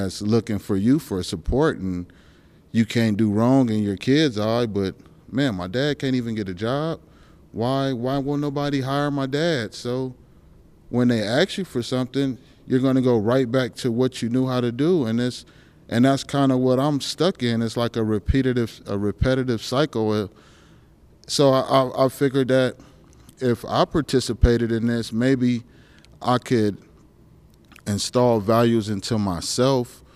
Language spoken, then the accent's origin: English; Compton, California, United States; now in Alaska, United States; Then it's a little more resources here in Alaska, but I'm from Compton.